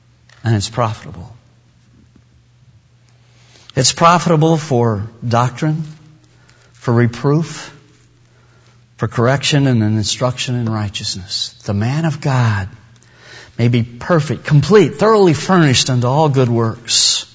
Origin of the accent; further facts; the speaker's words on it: Wyoming, United States; I grew up in Wyoming. When I was a little boy, all I knew was hunting season, when it was and when it wasn't.